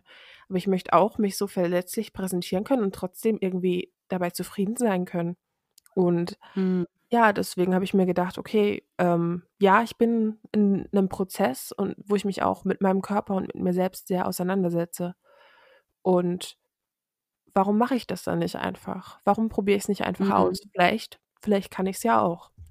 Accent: Bavaria, Germany; born there; moved away; Gebürtig komme ich aus Bayern tatsächlich, aus dem tiefsten Bayern, aber bin dann eben vor einiger Zeit hier in die Ecke gezogen

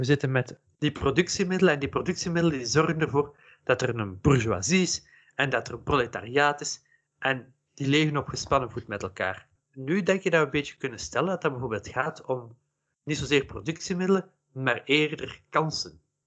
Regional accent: Flanders, Belgium; maar wij identificeren ons allemaal als Vlaming.

